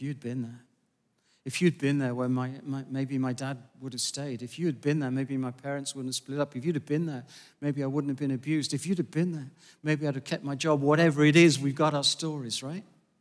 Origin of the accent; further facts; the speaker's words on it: Manchester, North West England, United Kingdom; I was born and bred in Manchester. I'm allowed.